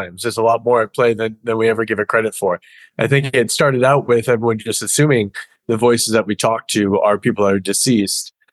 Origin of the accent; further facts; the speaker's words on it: Rhode Island, United States; But I started just exploring, growing up in New England, exploring on my own, going out with friends, meeting people after work.